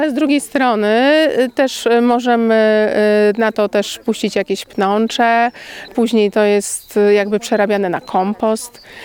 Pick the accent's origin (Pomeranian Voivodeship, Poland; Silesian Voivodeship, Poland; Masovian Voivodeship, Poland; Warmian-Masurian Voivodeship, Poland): Masovian Voivodeship, Poland; Ja pochodzę z Mazowsza.